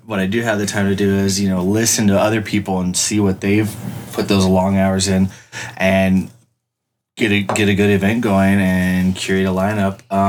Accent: Phoenix, Arizona, United States; born there; also born or lived in El Paso / Austin; Yeah, before that I was in Arizona. I was born in Phoenix, Arizona. Lived in El Paso for a while. Moved out of there. Went to Austin.

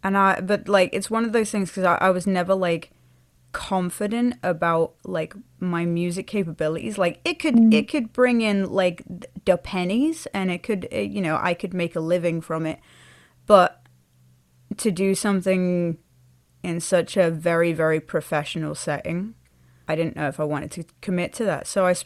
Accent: Norwich, East of England, United Kingdom; I am a musician from the Norfolk and Norwich area.

